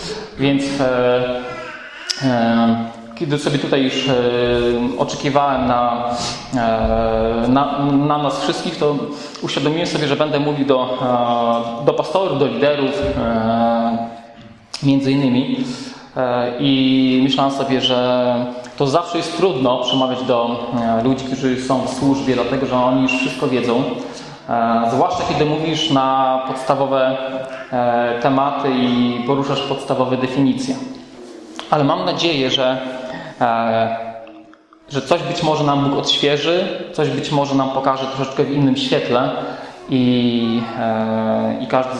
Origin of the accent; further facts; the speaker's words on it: Węgorzewo, Warmian-Masurian Voivodeship, Poland; now in Nidzica, Poland; Pochodzę z Węgorzewa, więc bardzo blisko, a obecnie mieszkam w Nizicy.